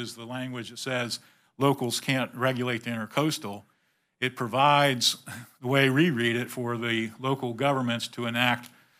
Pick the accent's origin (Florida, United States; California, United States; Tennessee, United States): Florida, United States; I grew up in Palm Beach County, spent a lot of time in Broward County.